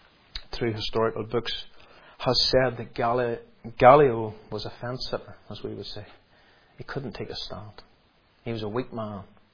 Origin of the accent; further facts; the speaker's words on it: United Kingdom; We are servants of God. We are British, yes.